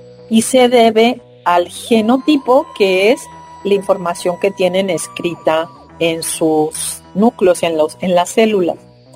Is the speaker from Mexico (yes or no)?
yes; Mexico; todas esas especies que tenemos en México y que nos dan también identidad, ¿no? Como mexicanos